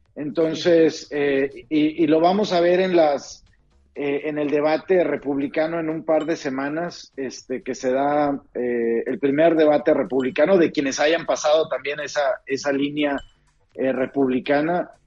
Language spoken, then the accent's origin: Spanish; Piedras Negras, Coahuila, Mexico; yo soy de Piedras Negras, fui a visitar a mi familia hace como 2 semanas, crucé el puente caminando